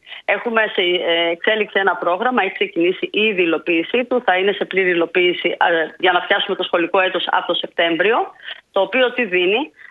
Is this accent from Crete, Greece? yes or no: yes; Crete, Greece; Είμαι από την Κρήτη, από ένα κριτικό χωριό.